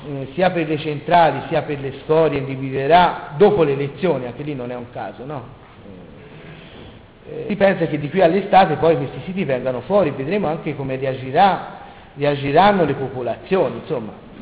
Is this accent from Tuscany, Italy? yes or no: yes; Tuscany, Italy; da buon toscani siamo anche ironici